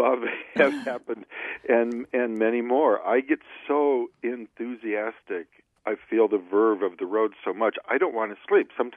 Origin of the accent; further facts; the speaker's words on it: Detroit, Michigan, United States; There's that old expression I grew up with in Detroit